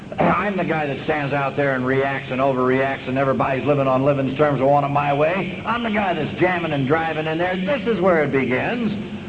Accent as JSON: {"language": "English", "town": "Los Angeles", "region": "California", "country": "United States", "tie": "born or raised there", "said": "Being Irish and Italian, hell, all that means is you're not overly intelligent. That's all that means, yeah. There's absolutely nothing else going for it. Because I was born and raised in L.A."}